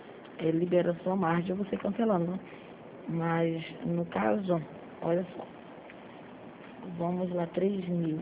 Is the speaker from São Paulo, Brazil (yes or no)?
no; Rio de Janeiro, Brazil; Não, Rio de Janeiro.